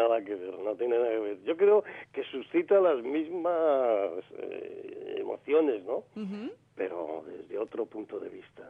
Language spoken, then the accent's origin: Spanish; Madrid, Community of Madrid, Spain; now in Granada, Spain; yo vengo de Madrid rebotado. Soy granadino, pero he vivido siempre en Madrid, me he educado allí, he trabajado allí en Televisión Española. Y me prejubiló Televisión, me vine a mi tierra a vivir y aquí estoy